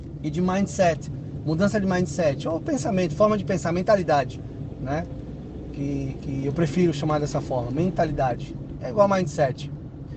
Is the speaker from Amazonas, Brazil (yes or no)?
yes; Manaus, Amazonas, Brazil; meus amigos de infância, meus amigos de bairro, onde eu me criei lá em Manaus